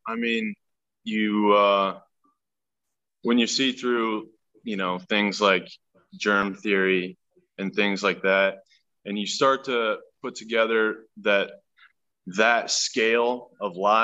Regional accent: Kansas City, Missouri, United States; I grew up in the Midwest out here. I grew up on about 40 acres with my parents out here just outside of Kansas City.

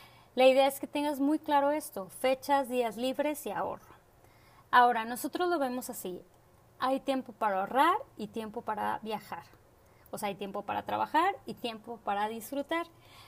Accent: Reynosa, Tamaulipas, Mexico; Yo estaba en Monterrey y de una u otra forma tenía que ir a casa. Soy de Reynosa, son alrededor de 3 horas de camino en camión.

